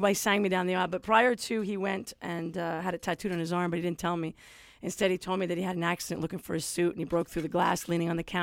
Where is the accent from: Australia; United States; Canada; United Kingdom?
Canada; Quebec; We're from Quebec, and that works